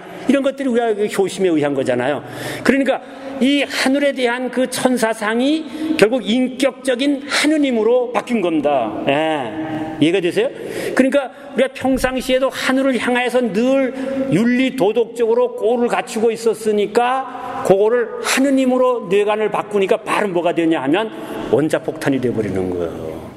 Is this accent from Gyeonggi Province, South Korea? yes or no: no; Yangyang, Gangwon, South Korea; 에야 아, 좋고 좋다 관동팔경이라네. 제가 거기서 낳고 거기서 자랐고 거기서 컸습니다. 예, 이렇게 좋은 데서 컸는데 우리 집안은 불교 집안입니다.